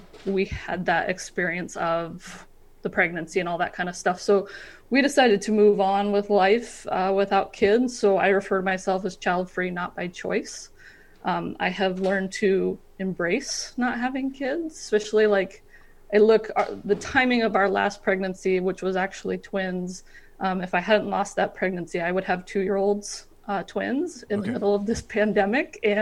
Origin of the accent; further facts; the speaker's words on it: Bozeman, Montana, United States; born there; also born or lived in Billings; I was born in Bozeman, which is one of the big tourist hotspots you hear of. The last 10 years I was there, I was in Billings on the east side of the state.